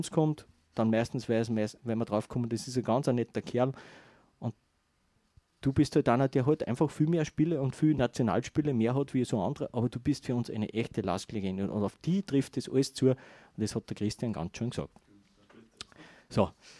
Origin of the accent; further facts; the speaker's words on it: Austria; ich bin in Heide aufgewachsen